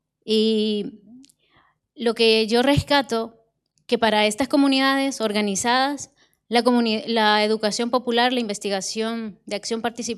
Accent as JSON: {"language": "Spanish", "town": "Santa Marta", "region": "Cabañas", "country": "El Salvador", "said": "vengo de El Salvador, Centroamérica, específicamente de la comunidad de Santa Marta, que es una comunidad que fue forzada hacia Honduras durante el conflicto armado."}